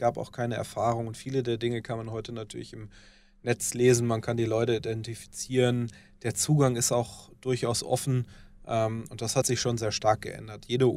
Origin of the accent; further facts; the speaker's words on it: North Rhine-Westphalia, Germany; wenn man im Ruhrgebiet, wo ich herkomme, früher in der Kneipe war und ein Bier getrunken hat